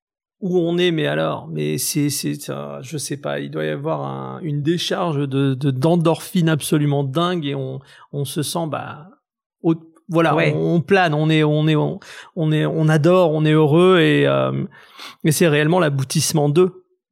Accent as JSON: {"language": "French", "region": "Grand Est", "country": "France", "tie": "born or raised there", "said": "Moi, ma famille est portugaise et espagnole. J'ai grandi en Alsace."}